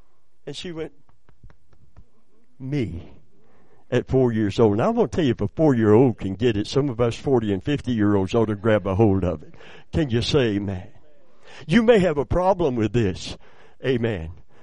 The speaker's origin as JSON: {"language": "English", "region": "Kentucky", "country": "United States", "said": "it's because I'm from Kentucky, and every now and then the Kentucky comes out."}